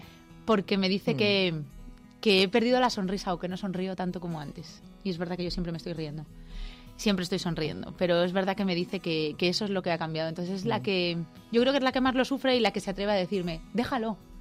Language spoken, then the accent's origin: Spanish; Alcalá de Henares, Community of Madrid, Spain; Yo soy de Alcalá.